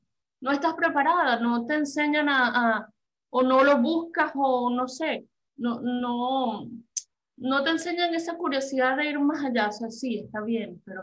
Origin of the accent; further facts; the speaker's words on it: Venezuela; now in Spain; Ah, bueno, soy venezolana, perdón. Soy venezolana. Me vine a España porque, bueno, ya sabemos las razones de...